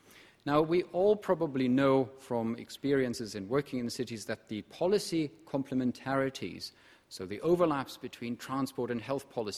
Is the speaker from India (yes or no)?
no; Germany; English is a second language; the polar opposite of my home country, Germany